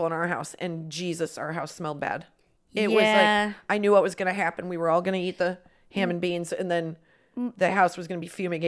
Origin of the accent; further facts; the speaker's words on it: Midwest, United States; We're very from the Midwest.